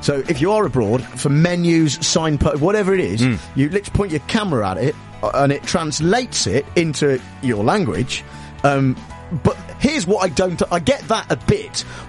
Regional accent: United Kingdom; We're British. We can't be asked to learn languages anyway.

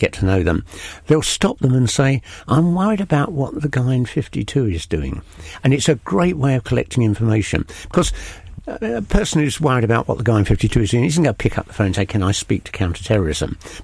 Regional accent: London, United Kingdom; when I was a kid growing up in London, there was always a copper coming around the street.

